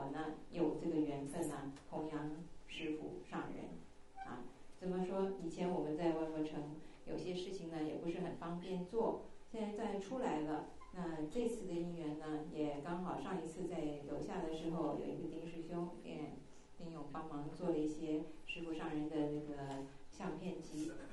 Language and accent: Chinese; Tianjin, China; 但是在来到天津呢、啊，是我的故乡